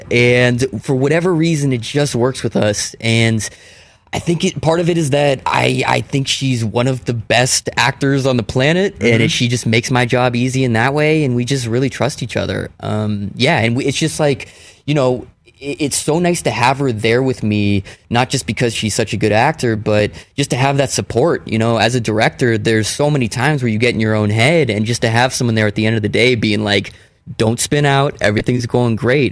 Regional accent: Palo Alto, California, United States; Right around there. Yes, I grew up in Palo Alto.

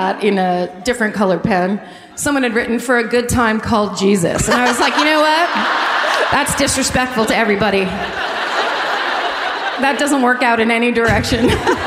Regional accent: Los Angeles, California, United States; I feel like because we're from Los Angeles, we don't appreciate how great tan lines are.

